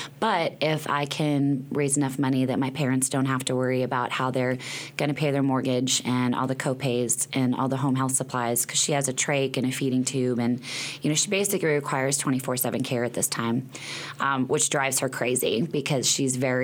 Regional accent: Boston, Massachusetts, United States; now in Fayetteville, United States; We're all from Boston, and we've all ended up in Fayetteville, Arkansas.

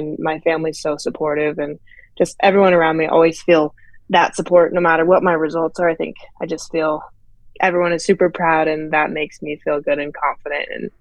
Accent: Strawberry, California, United States; So yeah, that's where I'm from. I grew up in Strawberry

